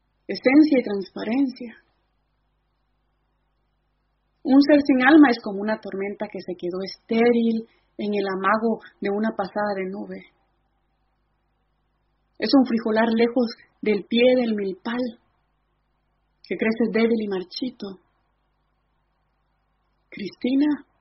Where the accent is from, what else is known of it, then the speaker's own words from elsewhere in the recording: Guatemala; En mi pueblo, que queda en el oriente de Guatemala, que colinda con El Salvador, árido como él solo, en aquellos cerros yermos